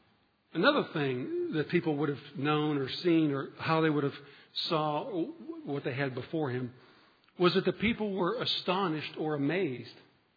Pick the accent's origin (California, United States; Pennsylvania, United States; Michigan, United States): Pennsylvania, United States; Trafford; If I'm going to go into my hometown, if I go back to Trafford, Pennsylvania, I'm going to go into power of the Spirit.